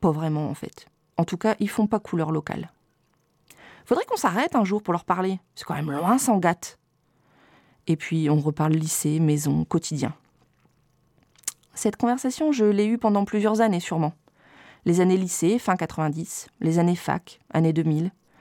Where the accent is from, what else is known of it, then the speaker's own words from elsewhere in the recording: Bourecq, Hauts-de-France, France; la route principale de Bourec, mon village natal, là où se sont installés mes parents en 78, un peu avant ma naissance. Petit village en forme d'anévrisme attenant à la route nationale 43 qui relie Béthune à Saint-Omer et qui va jusqu'à Calais.